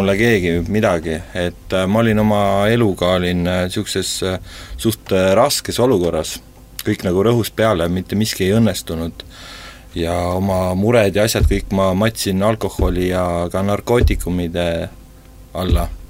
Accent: Nelijärve, Harju County, Estonia; now in Tallinn, Estonia; Ja nagu ma olen Nelijärvelt pärit.

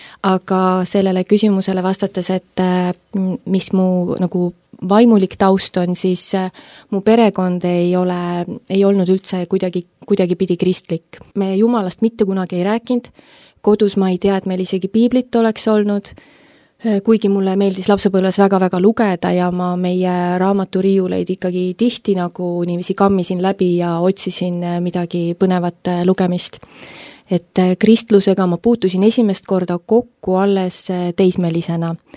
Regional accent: Narva-Jõesuu, Ida-Viru County, Estonia; olen pärit Narva-Jõesust, Ida-Virumaalt, täitsa sellisest kirdetipust, kus siis Narva-Jõgi ja Läänemeri kokku puutuvad sellisest väikesest, armsast, hubasest, kuurort linnast.

